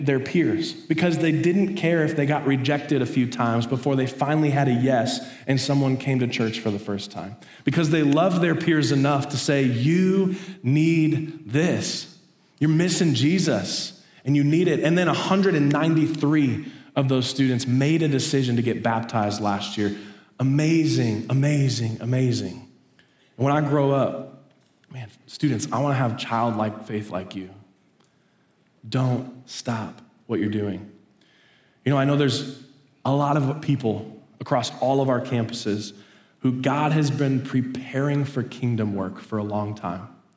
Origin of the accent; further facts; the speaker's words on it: Colorado, United States; I grew up in Colorado, and I wanted to play for the Denver Broncos. I grew up playing football.